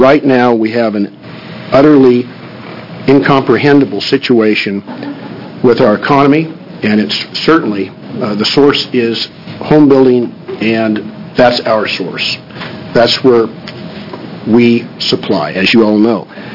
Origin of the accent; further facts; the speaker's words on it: Coos Bay, Oregon, United States; I'm from Coos Bay, and I have a log truck fleet as well as a logging business in the state